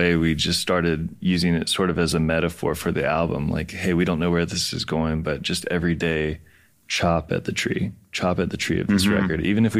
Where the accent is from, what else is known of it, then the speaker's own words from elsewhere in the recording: Mount Airy, North Carolina, United States; born there; So Fancy Gap, like I said, I was born in Mount Airy, and Mount Airy is an interesting place because it's basically the foothills of the mountains.